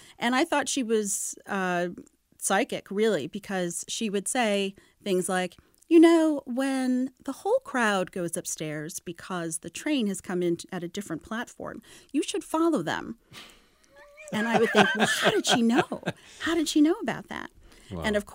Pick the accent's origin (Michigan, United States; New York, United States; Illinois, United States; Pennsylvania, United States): New York, United States; New York City; So it's very, I grew up on the Upper West Side, but my school was in Greenwich Village, which required a subway train ride